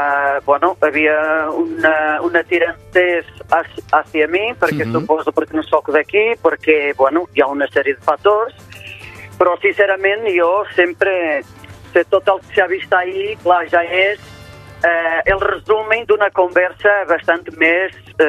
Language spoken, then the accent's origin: Catalan; Portugal; Catalan is a second language; now in Andorra; jo no sóc d'Andorra, sóc una persona que vinc de Portugal, al meu país no hi ha bordes.